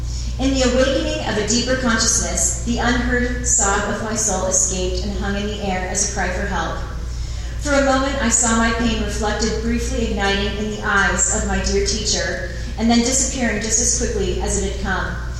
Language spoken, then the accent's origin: English; Provo, Utah, United States; I was born and raised in Provo, the oldest of three girls.